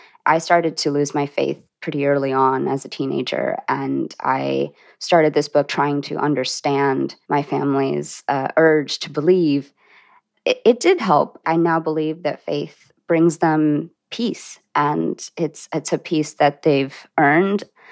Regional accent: Sri Lanka; I was born in Sri Lanka. I'm Tamil, and my family is Hindu. You know, my early childhood was spent during the Sri Lankan Civil War, and it was fairly dangerous.

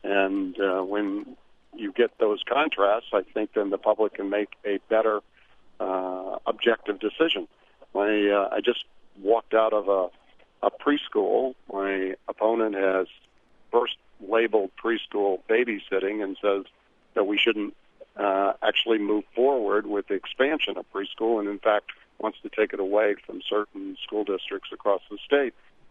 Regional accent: Midwest, United States; Believe it or not, I grew up in the Midwest, and I'm still a Chicago White Sox fan

